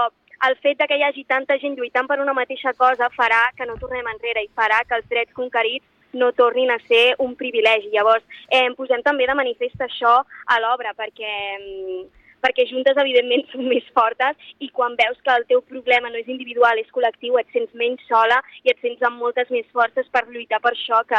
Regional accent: Vilanova i la Geltrú, Catalonia, Spain; jo estic molt contenta de venir a Sitges, perquè jo soc de Vilanova i la Geltrú

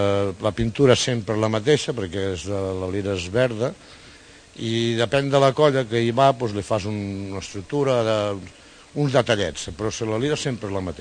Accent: Sitges, Catalonia, Spain; tots som de Sitges

